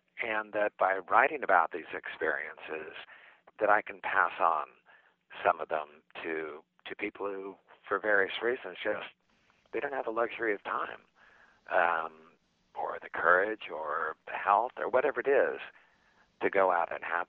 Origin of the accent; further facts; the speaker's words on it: California, United States; I grew up in the Bay Area